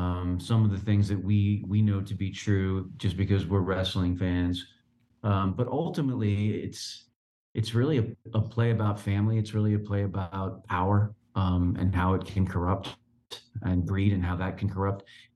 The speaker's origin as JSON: {"language": "English", "region": "Texas", "country": "United States", "tie": "born or raised there", "said": "I grew up in Texas watching, the Freebirds and the Von Erichs, you know, world-class championship wrestling. That was our territory."}